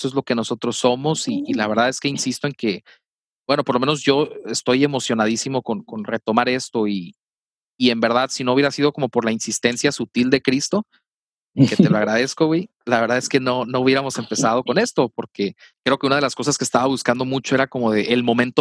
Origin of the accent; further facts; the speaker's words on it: Hermosillo, Sonora, Mexico; accent: northern Mexican; Yo soy de Hermosillo, Sonora. Curiosamente, los dos somos del norte, así que si de repente notan algo raro en el acento, pues es por eso, ¿no? Tiene mucho que ver con eso y como que este es hablar golpeado que tenemos a veces.